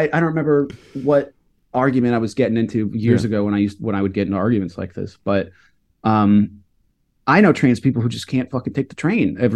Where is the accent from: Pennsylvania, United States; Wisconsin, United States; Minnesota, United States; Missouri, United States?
Missouri, United States; Kansas City; Although I am from Kansas City